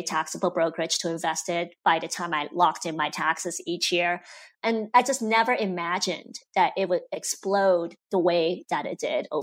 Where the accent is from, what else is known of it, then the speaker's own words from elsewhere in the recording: China; now in United States; So I'm Chinese American and I had a ton of pressure on my shoulders.